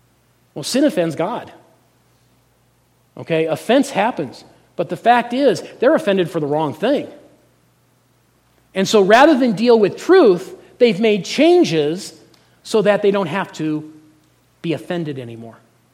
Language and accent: English; Gunnison, United States; When I was growing up in Gunnison, I had a really good friend